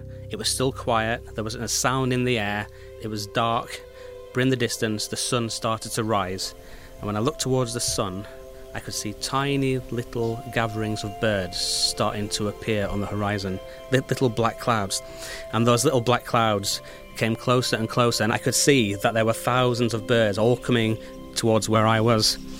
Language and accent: English; United Kingdom; Being a Brit, when I'm over there, it feels like I am in another world.